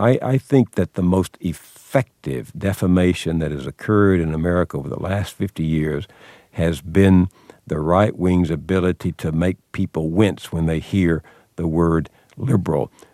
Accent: Marshall, Texas, United States; I don't consider myself an elitist. I'm from Marshall, Texas.

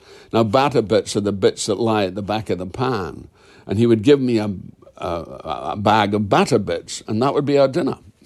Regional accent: Scotland, United Kingdom

